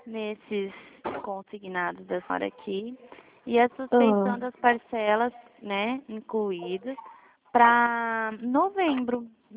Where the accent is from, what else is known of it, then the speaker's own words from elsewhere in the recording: Dourados, Mato Grosso do Sul, Brazil; Eu sou de Dourado